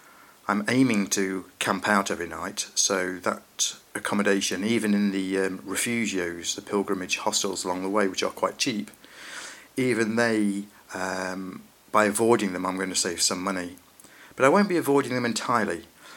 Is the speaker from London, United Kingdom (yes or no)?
no; Burton-on-Trent, West Midlands, United Kingdom; I shall get a train from my hometown in Burton-on-Trent and head towards Chelmsford